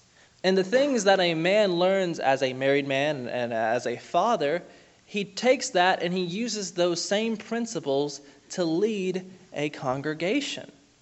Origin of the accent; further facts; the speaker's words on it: Alabama, United States; Now, I'm from Alabama. I didn't really deal with sheep too much. We had a lot of cattle. We did not have a lot of sheep.